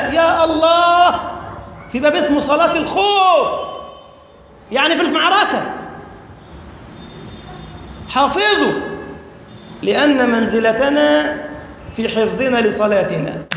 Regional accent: Egypt; أو كما قال النبي ثلاثة عندنا في مصر وواحد في مكة

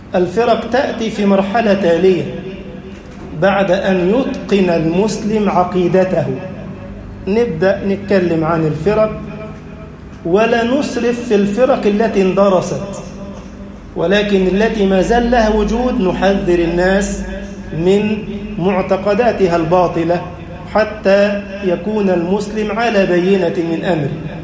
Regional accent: Egypt

